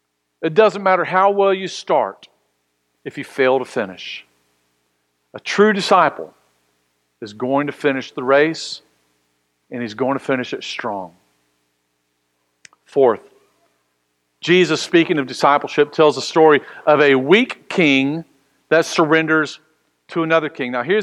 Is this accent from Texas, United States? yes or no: yes; Austin, Texas, United States; You know that Diane and I both, we grew up in Austin, Texas.